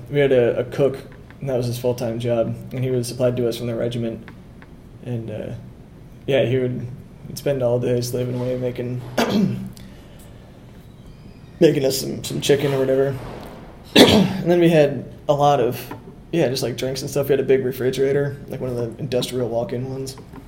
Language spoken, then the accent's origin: English; Northern Ireland, United Kingdom; Like, I'm from Northern Ireland.